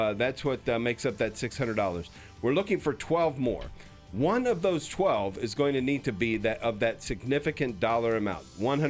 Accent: Midwest, United States; accent: Midwestern; I hope I'm saying that correctly in my Midwestern accent.

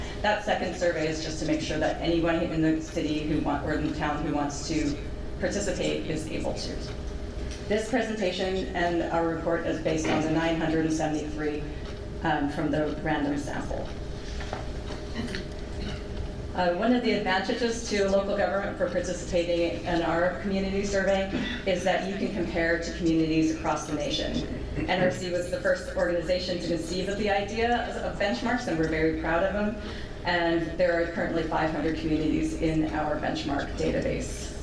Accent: Colorado, United States; also born or lived in Canada; I am from Colorado. By way of Canada.

